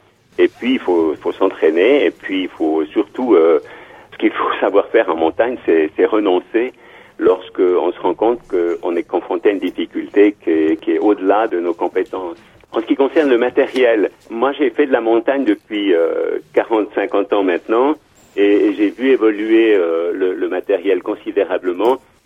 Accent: Sion, Valais, Switzerland; born there; je suis né en Valais à Sion et en fait le Valais, la plaine du Rhône est entourée de montagnes

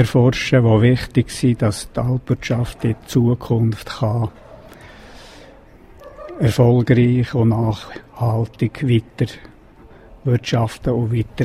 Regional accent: Lenk, Bern, Switzerland; Ja, geboren und aufgewachsen in der Schule bin ich an der Lenk.

